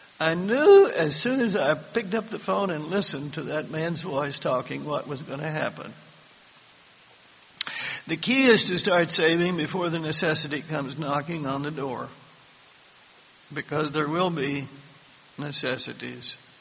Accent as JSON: {"language": "English", "region": "Texas", "country": "United States", "said": "I'll put it in Texas this time since I am from Texas."}